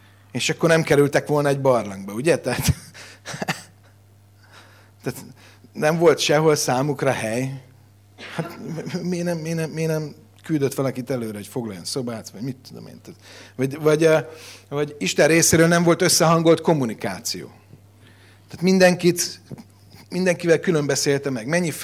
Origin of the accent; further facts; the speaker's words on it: Budapest, Hungary; budapesti vagyok, ott születtem, ott nőttem föl